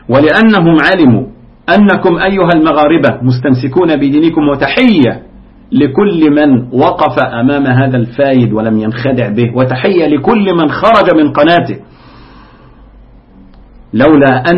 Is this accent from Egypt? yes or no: yes; Egypt